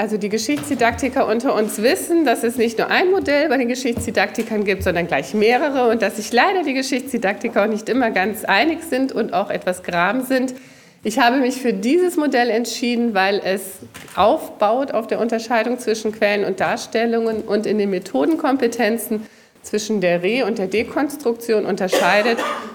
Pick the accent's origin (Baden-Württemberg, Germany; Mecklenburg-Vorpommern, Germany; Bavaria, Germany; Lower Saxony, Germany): Baden-Württemberg, Germany; In Baden-Württemberg, wo ich herkomme, wo ich unterrichtet habe